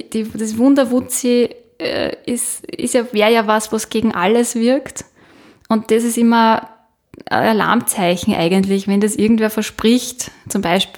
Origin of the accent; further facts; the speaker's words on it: Lower Austria, Austria; Ich bin aus dem Waldviertel, da sagt man Thermophor.